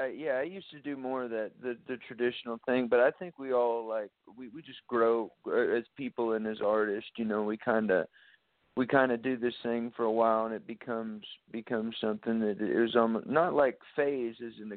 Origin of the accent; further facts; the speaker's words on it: San Antonio, Texas, United States; Absolutely. Yes. Born and bred in San Antonio, a.k.a. Northern Mexico is what we call it, I think.